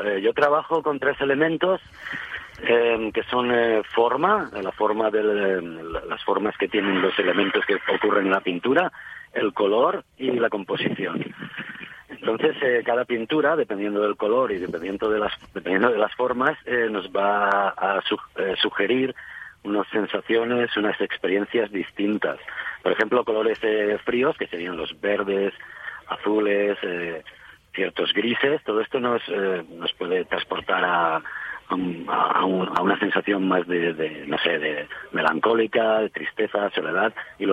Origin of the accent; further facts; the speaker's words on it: Vila-real, Valencian Community, Spain; pero ya aquí en Castellón o en Villarreal, de donde yo soy, hace ya 10 años que no venía.